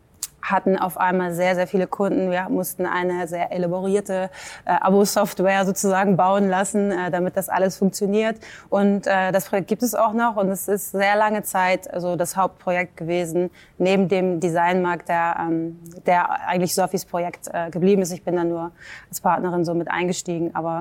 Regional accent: Hamburg, Germany; ich bin aus Hamburg

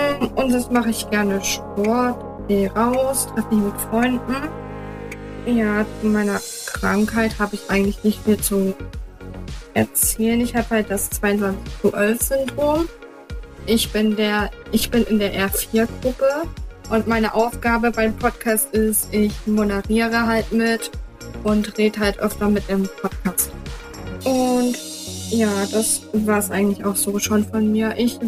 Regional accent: Dresden, Saxony, Germany; ich bin 18 Jahre alt. Ich komme aus Dresden in der Nähe von Sachsen.

